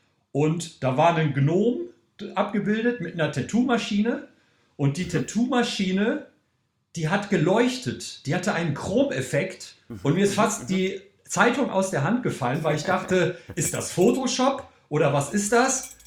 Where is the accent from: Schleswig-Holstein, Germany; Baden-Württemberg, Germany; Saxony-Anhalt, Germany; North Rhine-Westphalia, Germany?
North Rhine-Westphalia, Germany; Cologne; von meinem Heimatort Köln, von meiner Wohnung.